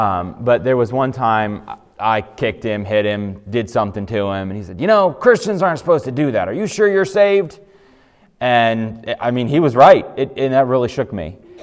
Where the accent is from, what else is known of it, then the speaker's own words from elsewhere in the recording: Japan; But I grew up in Japan. I got saved as a missionary kid in Japan about 6 years old.